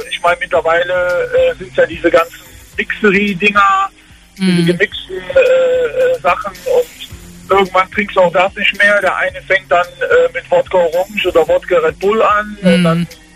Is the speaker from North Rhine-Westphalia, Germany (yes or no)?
yes; North Rhine-Westphalia, Germany; ich komme aus dem Kölner Raum, gerade Karneval